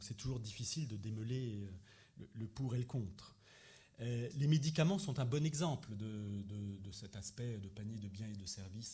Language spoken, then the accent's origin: French; France; mais finalement très peu et très mal chez nous en France.